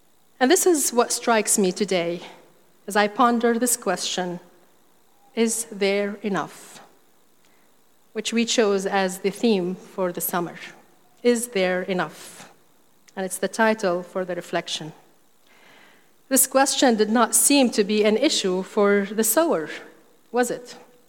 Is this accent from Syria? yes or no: yes; Syria; especially during times of war, as happened in my home country, Syria, and we witnessed